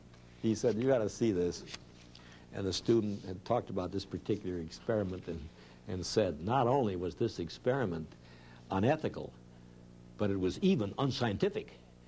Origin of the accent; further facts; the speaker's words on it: Missouri, United States; I'm hard to convince. I'm leaning over. I'm from Missouri. Prove it.